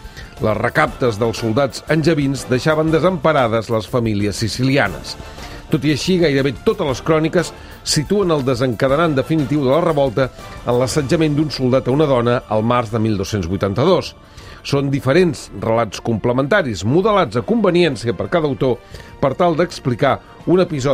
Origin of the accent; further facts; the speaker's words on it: Catalonia, Spain; ens toca a nosaltres com a catalans pel passat